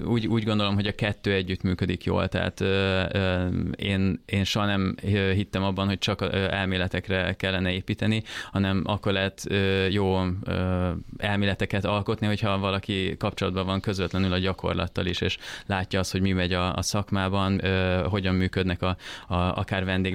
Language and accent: Hungarian; Siófok, Somogy, Hungary; Én Balatonon születtem, Siófokon, ott jártam iskolába is